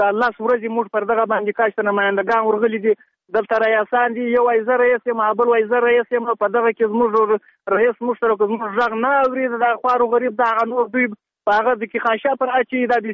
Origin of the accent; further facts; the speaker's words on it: Badghis, Afghanistan; now in Herat, Afghanistan; موږ دلته مهاجر یو، د جاشوده د ولایت د بادغیس راغلی یو، د مرغاز ولسوالۍ دلته دا یو نیم کال کېږي موږ دلته پراته یو.